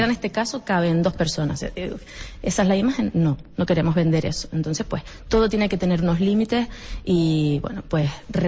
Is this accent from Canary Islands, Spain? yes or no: yes; Tejina, Canary Islands, Spain; yo también soy de Tejina, y en Tejina también se celebra la Semana Santa.